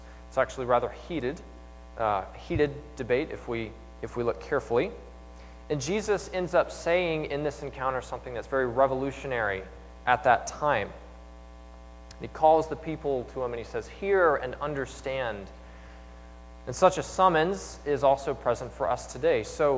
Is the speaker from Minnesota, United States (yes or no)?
no; Black Mountain, North Carolina, United States; I'm from Black Mountain